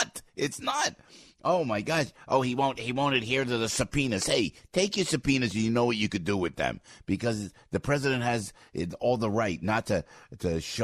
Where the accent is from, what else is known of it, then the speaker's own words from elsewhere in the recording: Passaic, New Jersey, United States; born there; made where I was born in Passaic, New Jersey